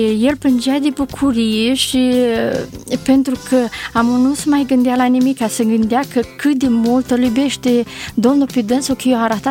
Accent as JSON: {"language": "Romanian", "town": "Udești", "region": "Suceava County", "country": "Romania", "tie": "born there", "said": "M-am născut în comuna Udești și satul Știrbăț"}